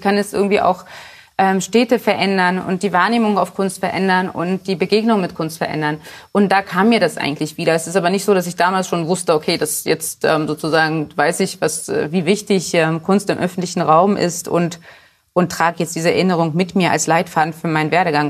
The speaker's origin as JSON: {"language": "German", "town": "Hanover", "region": "Lower Saxony", "country": "Germany", "tie": "born or raised there", "said": "Ich bin direkt am Maschsee zur Schule gegangen"}